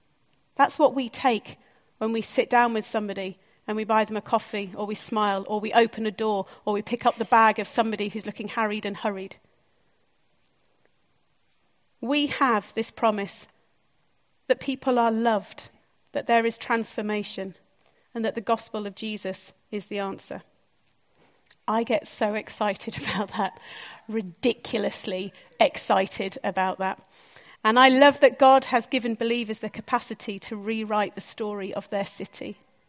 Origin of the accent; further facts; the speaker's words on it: Harrogate, Yorkshire and the Humber, United Kingdom; And we come from Harrogate where we hide it all behind tulips and crocuses. It's very lovely.